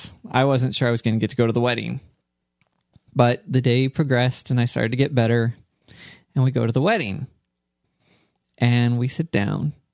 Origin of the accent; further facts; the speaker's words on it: West Coast, United States; now in Cincinnati, United States; I grew up on the West Coast.